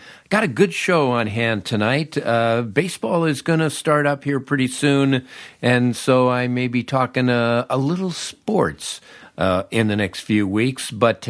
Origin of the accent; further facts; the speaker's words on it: Los Angeles, California, United States; I grew up in Los Angeles